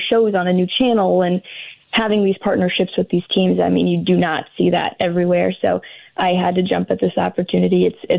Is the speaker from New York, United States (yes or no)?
no; Indianapolis, Indiana, United States; also born or lived in Mississippi; now in St. Louis, United States; So I'm from Indianapolis, Indiana.